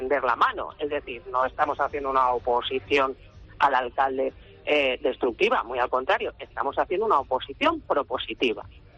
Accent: Alicante, Valencian Community, Spain; somos alicantinos

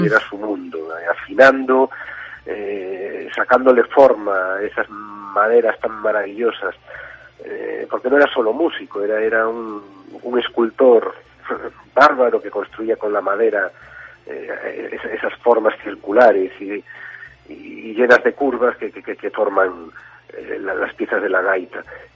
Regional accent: Ferrol, Galicia, Spain; él siempre se sentía muy orgulloso de formar parte de esta gran familia que somos los de Canido

